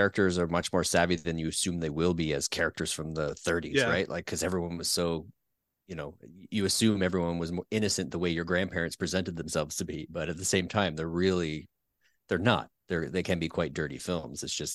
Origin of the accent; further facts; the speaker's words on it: Peterborough, Ontario, Canada; growing up in Canada and you know, I grew up in a town called Peterborough, which is not Winnipeg. But you know, it's snowy, it's cold, it's all those things